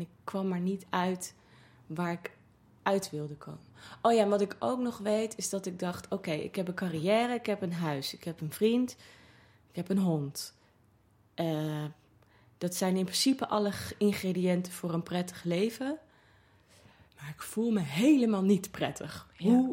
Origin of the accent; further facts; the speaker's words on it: Haarlem, North Holland, Netherlands; Ik kom uit Haarlem.